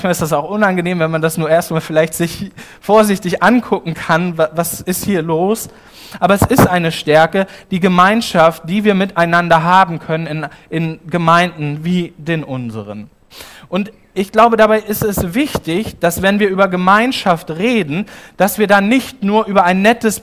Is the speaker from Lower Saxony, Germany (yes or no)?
yes; Lower Saxony, Germany; born there; Ich bin seit 4,5 Jahren in Großschwülper Pastor. Ich komme gebürtig aus dem Landkreis Gifhorn. Großschwülper ist der letzte Zipfel vom Landkreis Gifhorn. Ich bin in Wolfsburg zur Schule gegangen